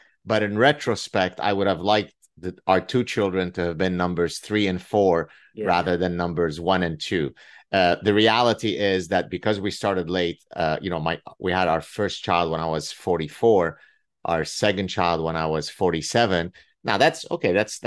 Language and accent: English; Lebanon; first language ar; English is a second language; So my mother tongue is Arabic. So I speak Arabic, French fluently, English and Hebrew. We're Lebanese Jews.